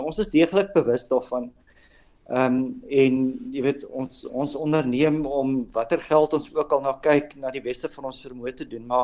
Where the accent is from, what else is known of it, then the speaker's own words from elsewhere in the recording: Potchefstroom, North West, South Africa; Ek het op Potchefstroom groot geword. Op 'n hoër volksskool Potchefstroom skool gegaan en ek het ook daar gestudeer.